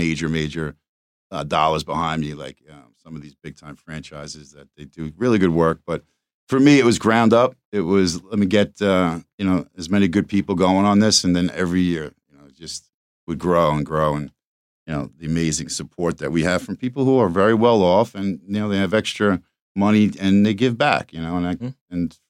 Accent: Smithtown, New York, United States; You know, I grew up in Smithtown, which isn't in the Hamptons area.

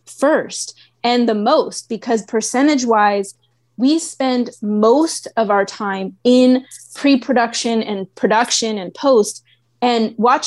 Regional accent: Oakland, California, United States; I think that growing up in the Bay Area and in Oakland specifically, I think the Bay Area does support the arts in a really unique way.

